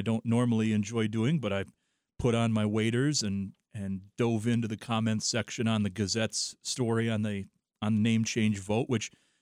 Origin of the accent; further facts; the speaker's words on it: DeWitt, United States; They were a big rival of ours growing up in DeWitt